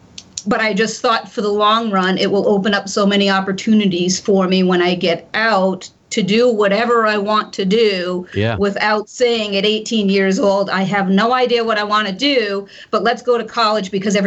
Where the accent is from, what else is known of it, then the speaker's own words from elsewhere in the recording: Millville, Massachusetts, United States; I grew up in a really small town in Massachusetts called Millville, so small that it's actually combined with the neighboring town to form a high school.